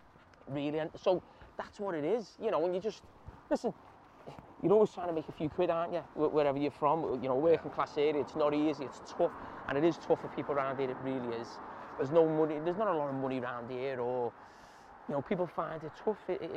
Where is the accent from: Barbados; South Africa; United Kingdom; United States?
United Kingdom; Bootle, North West England; Bootle, which is where I cast myself as growing up. I was born on Knowsley Road, which is a couple of streets back, but everywhere where I was as a kid was here.